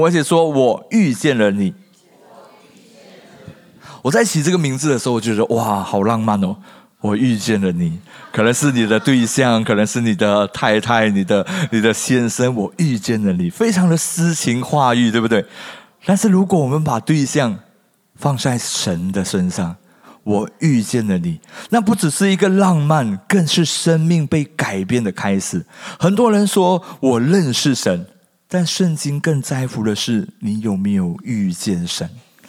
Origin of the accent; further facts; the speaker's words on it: Malaysia; moved away; 因为我是从马来西亚来，刚开始的时候我在阿摩哥住